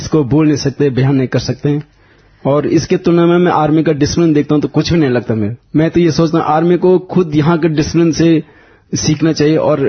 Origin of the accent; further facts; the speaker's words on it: Dehradun, Uttarakhand, India; देहरादून सुभाष नगर से आया हूँ.